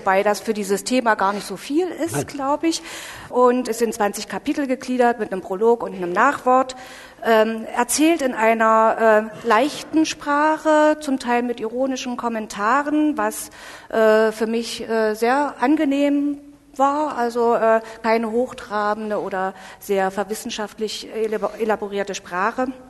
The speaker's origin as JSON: {"language": "German", "town": "Mühlhausen", "region": "Thuringia", "country": "Germany", "tie": "born there", "said": "ich als gebürtige Mühlhäuserin, Thomas Münzerstadt"}